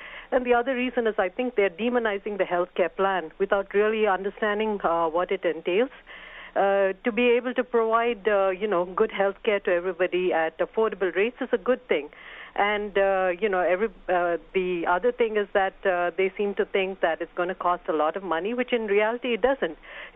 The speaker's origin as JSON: {"language": "English", "country": "India", "lives_now": "New Jersey, United States", "said": "I'm from India, actually, and I'm a healthcare provider in New Jersey."}